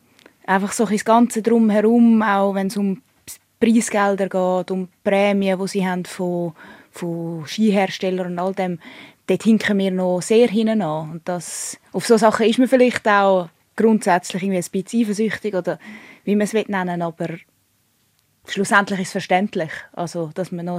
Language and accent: German; Switzerland; Und das allein finde ich als Schweizer Profisportler so extrem cool.